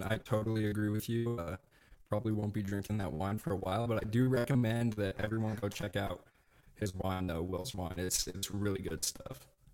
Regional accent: Montana, United States; I grew up here in Montana, and my story as to how I came to libertarianism is pretty unconventional.

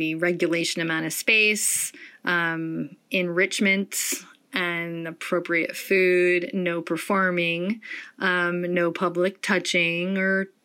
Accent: Detroit, Michigan, United States; And even as a kid growing up in Detroit, witnessing that, my siblings and I all felt like this wasn't right.

